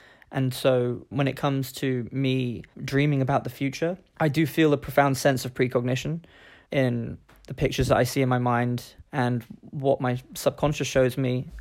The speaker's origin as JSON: {"language": "English", "town": "Kingston upon Thames", "region": "London", "country": "United Kingdom", "tie": "born or raised there", "said": "I was born in Kingston Hospital, and, you know, it'll always be a very special place for me, because it's where I grew up"}